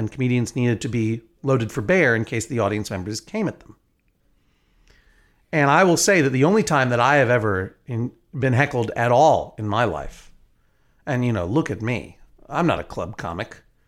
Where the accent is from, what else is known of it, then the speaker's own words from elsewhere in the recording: New England, United States; I come from New England, where getting angry at someone is often the highest form of affection for another person